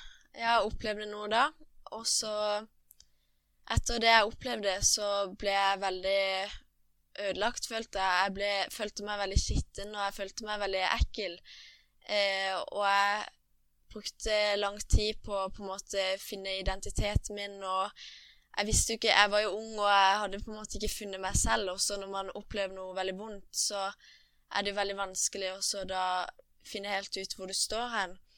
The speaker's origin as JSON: {"language": "Norwegian", "town": "Kristiansand", "region": "Agder", "country": "Norway", "tie": "born or raised there", "said": "Jeg ble født i Kristiansand på Nordland, det er nærmest Søgne. På en gård oppe på Eidså. Der bor jeg med familien min, mamma og pappa, og så er vi 6 søsken da."}